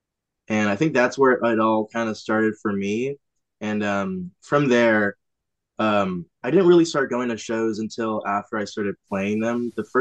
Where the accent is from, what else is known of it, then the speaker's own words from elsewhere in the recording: Las Vegas, Nevada, United States; also born or lived in Pacifica; I was born in Pacifica, outside of San Francisco, but I moved to Vegas when I was like one. So I grew up in Vegas. All I know is like desert and like really broad, like brown landscapes.